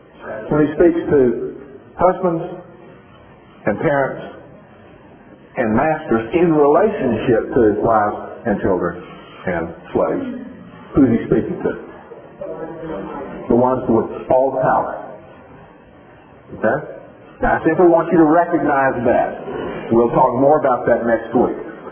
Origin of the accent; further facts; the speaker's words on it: Tennessee, United States; I grew up in East Tennessee